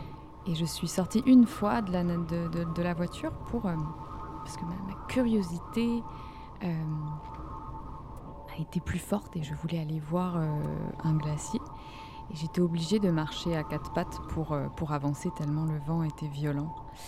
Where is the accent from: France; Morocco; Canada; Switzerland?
France; born there; je suis née en France